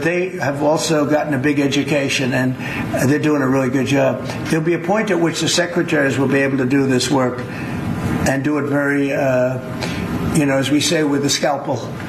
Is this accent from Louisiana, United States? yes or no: no; New York, United States; I would say Madison Square Garden because I grew up in New York and the garden is great.